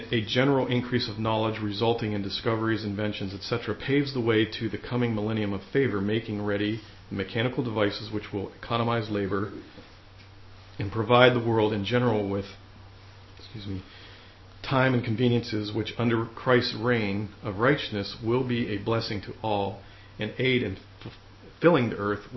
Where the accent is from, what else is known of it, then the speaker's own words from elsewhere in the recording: United States; younger generations like myself, we grew up in America and we're used to how things are today.